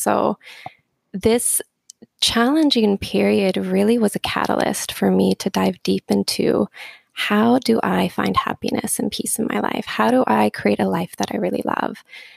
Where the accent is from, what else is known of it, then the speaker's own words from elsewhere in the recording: West Coast, Canada; now in Mexico; I'm from Canada, from the west coast of Canada, living in Mexico now.